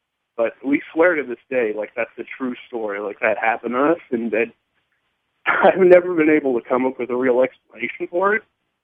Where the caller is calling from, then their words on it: California, United States; I'm calling from California.